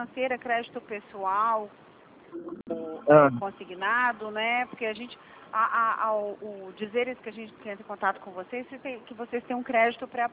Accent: Vitória, Espírito Santo, Brazil; moved away; E eu vim de uma cidade, quer dizer, eu vim de Vitória, né?

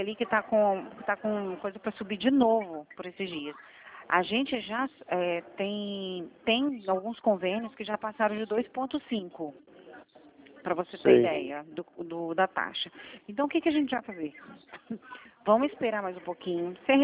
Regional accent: Vitória, Espírito Santo, Brazil; moved away as an adult; now in Minas Gerais, Brazil; Espírito Santo. Eu sou lá de Vitória.

